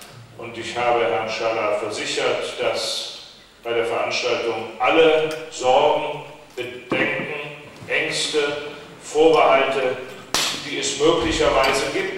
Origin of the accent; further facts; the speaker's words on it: Cologne, North Rhine-Westphalia, Germany; bei uns in der Rheinischen, wo ich herkomme aus Köln